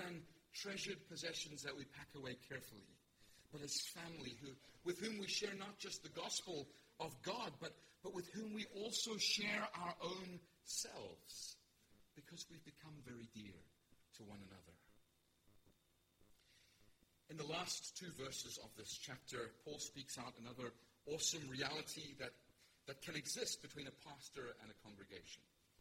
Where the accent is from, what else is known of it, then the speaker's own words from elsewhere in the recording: Pietermaritzburg, KwaZulu-Natal, South Africa; was 12, we were living in Pietermaritzburg in South Africa, if you're wondering about my accent.